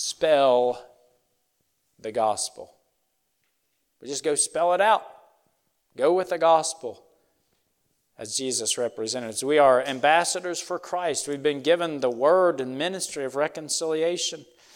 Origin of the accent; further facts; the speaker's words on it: West Virginia, United States; We grew up in West Virginia